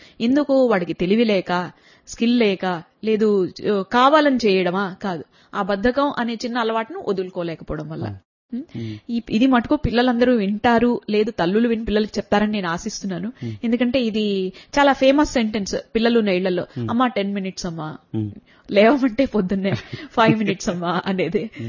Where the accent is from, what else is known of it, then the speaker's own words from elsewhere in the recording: Andhra Pradesh, India; మనం ఆంధ్రాలో పుట్టి పెరిగాం